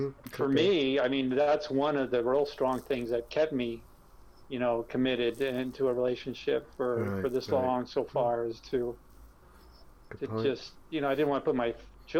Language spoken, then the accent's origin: English; United States; I know you grew up in England, I grew up in America, but we're in the same generation, Generation X.